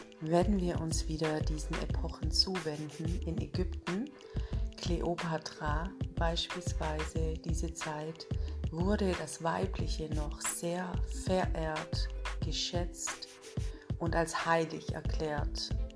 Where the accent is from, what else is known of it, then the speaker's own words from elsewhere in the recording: Isny, Baden-Württemberg, Germany; Ich komme aus Isny im Allgäu